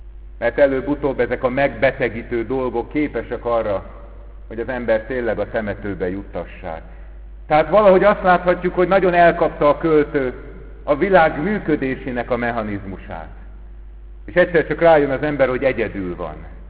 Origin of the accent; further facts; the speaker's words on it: Budapest, Hungary; abban a budapesti gyülekezetben, ahol felnőttem